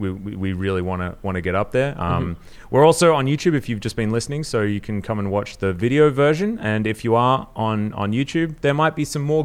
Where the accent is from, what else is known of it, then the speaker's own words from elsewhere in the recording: Australia; but I'm an Australian who doesn't drink dollar T